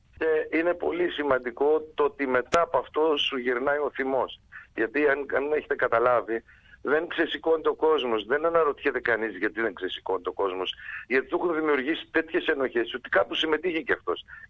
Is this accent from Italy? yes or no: no; Germany; και εγώ παιδί μεταναστών είμαι και εγώ μεγάλωσα στη Γερμανία